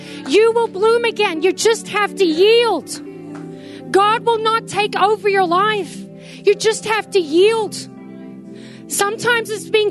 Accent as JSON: {"language": "English", "region": "Victoria", "country": "Australia", "tie": "born or raised there", "said": "I grew up with bushfires in Victoria."}